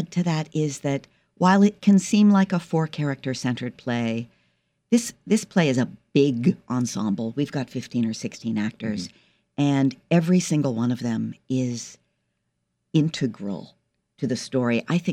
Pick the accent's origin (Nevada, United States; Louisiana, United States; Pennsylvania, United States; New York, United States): Pennsylvania, United States; Pittsburgh; now in Washington, United States; I hail from Pittsburgh, went to college in Annapolis, went to St. John's College and read the classics, and I've been in D.C. since 86.